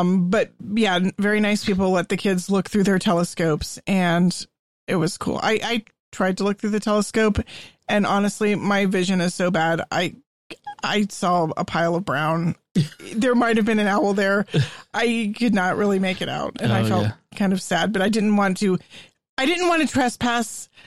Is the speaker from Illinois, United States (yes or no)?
no; Texas, United States; Which is bizarre to me as a Texan, because I'm like, this is not hot.